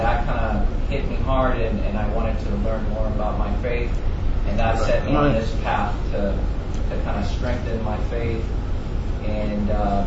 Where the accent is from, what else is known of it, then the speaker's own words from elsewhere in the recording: Puerto Rico; I was born and raised in Puerto Rico. I was born in a Catholic family, raised Catholic